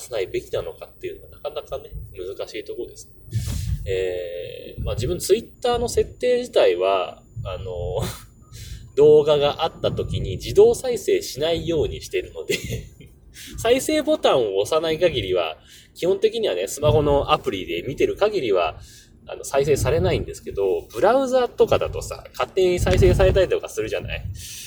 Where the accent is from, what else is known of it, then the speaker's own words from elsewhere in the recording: Kamaishi, Iwate, Japan; born there; その2011年にね、自分、釜石ってとこで生まれたんですけど